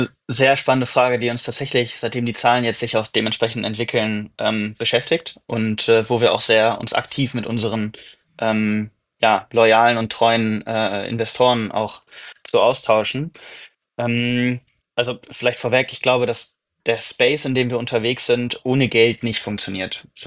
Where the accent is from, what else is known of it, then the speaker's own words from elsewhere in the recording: Bielefeld, North Rhine-Westphalia, Germany; würde ich meine Heimatstadt Bielefeld nehmen.